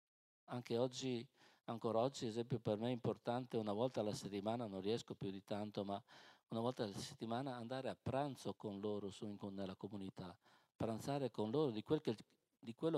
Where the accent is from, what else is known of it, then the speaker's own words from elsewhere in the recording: Veneto, Italy; Io vengo dal mondo salesiano, poi non sono friulano, sono veneto.